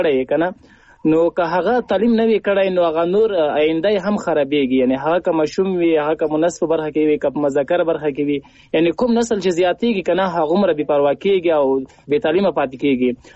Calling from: Paktia, Afghanistan; هغه هم له پکتیا احمد خیلو څخه.

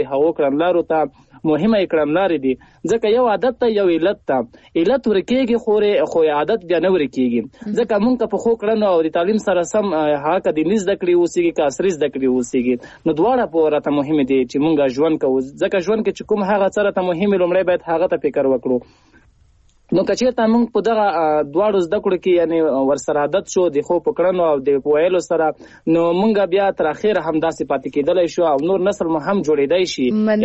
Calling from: Paktia, Afghanistan; هغه هم له پکتیا احمد خیلو څخه.

